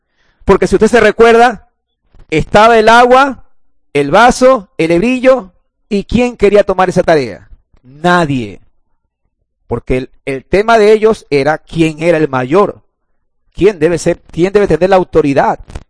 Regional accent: Guayaquil, Guayas, Ecuador; lo voy a decir mis hermanos como guayaquileños que somos

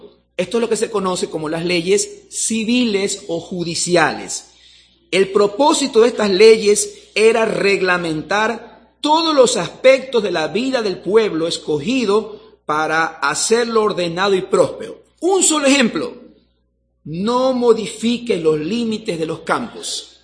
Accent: Guayaquil, Guayas, Ecuador; yo soy guayaquileño y nos caracterizamos por ser un poquito sabidos, como dicen

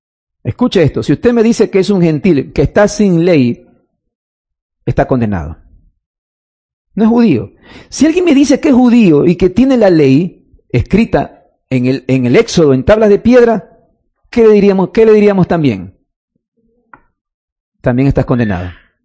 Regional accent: Guayaquil, Guayas, Ecuador; Aún no somos judíos, peor aún, amados hermanos, somos guayaquileños aquí. Nadie es judío aquí.

